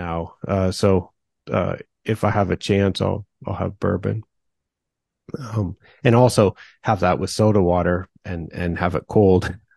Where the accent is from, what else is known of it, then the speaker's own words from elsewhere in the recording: Oregon, United States; I grew up in the Willamette Valley of Oregon in a rural area